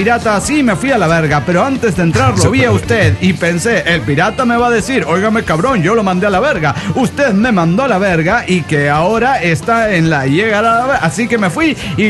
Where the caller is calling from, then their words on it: Guadalajara, Jalisco, Mexico; de Guadalajara, Jalisco y México.